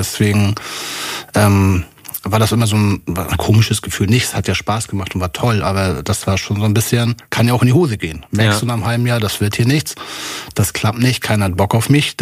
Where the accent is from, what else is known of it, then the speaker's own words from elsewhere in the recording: Kiel, Schleswig-Holstein, Germany; Ich komme aus Kiel